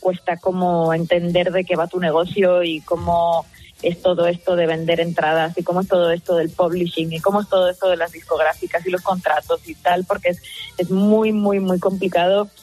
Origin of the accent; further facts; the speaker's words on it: Madrid, Community of Madrid, Spain; accent: Madrid; llevo aquí como 2 semanas más o menos. Y en estas 2 semanas como que he vuelto a mi ser con mi acento de aquí, de Madrid